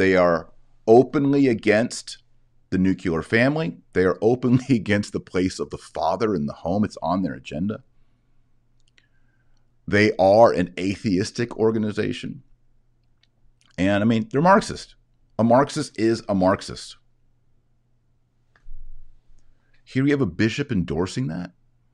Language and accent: English; Texas, United States; Because I, as a Texan, who sees all the crime and the corruption that goes down on our southern border.